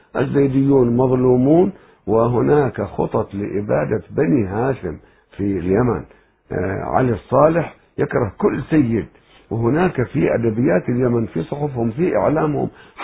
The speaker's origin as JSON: {"language": "Arabic", "country": "Iraq", "said": "عندنا بالعراق الجيش المهدي"}